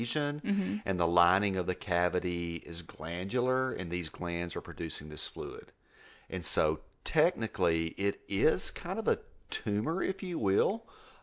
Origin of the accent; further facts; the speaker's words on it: Texas, United States; accent: West Texas; Anyway, you make fun of my West Texas accent.